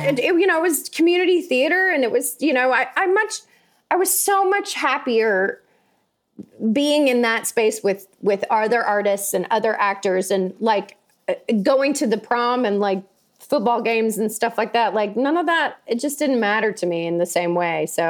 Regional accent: Tuscaloosa, Alabama, United States; In Tuscaloosa. I grew up in Tuscaloosa, Alabama.

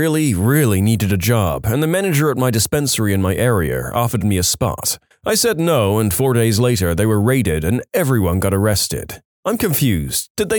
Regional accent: Bermuda; I grew up in Bermuda, and since it's such a small island, cars are limited to one per family, and everyone drives mopeds.

